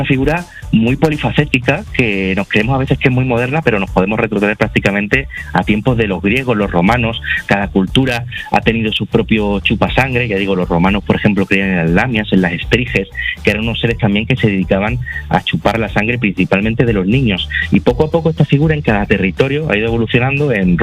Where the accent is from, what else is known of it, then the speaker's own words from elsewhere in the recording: Andalusia, Spain; El sur, yo precisamente también soy de Andalucía y tenemos una mitología súper, súper desconocida